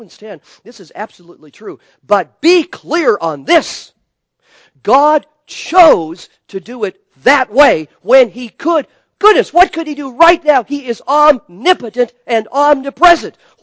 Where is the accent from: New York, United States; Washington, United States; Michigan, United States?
Washington, United States; Spokane; I can remember as a fifth grade boy in the Baptist church I grew up in Spokane, Washington, sitting there in that basement room